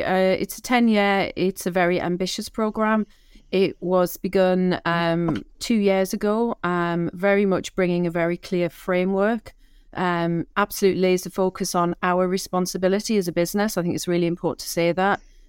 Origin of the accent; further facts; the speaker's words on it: North East England, United Kingdom; I'm a Geordie.